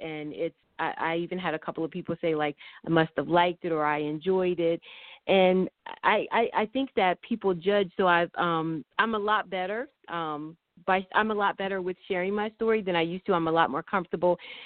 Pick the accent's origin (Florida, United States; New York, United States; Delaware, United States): Delaware, United States; I am living in Delaware. I was born and raised in Delaware. I'm pretty much a country girl.